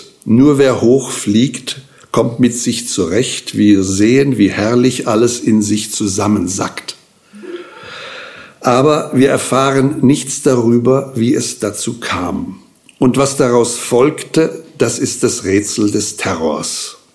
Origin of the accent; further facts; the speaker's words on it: Stuttgart, Baden-Württemberg, Germany; born there; meiner Geburtsstadt Stuttgart